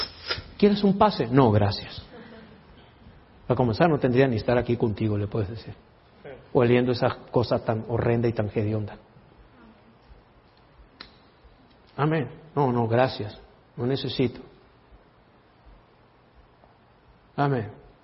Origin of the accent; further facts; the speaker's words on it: Antioquia, Colombia; Y nosotros nos sentimos igual porque siempre somos paisas igual. Ya, somos paisas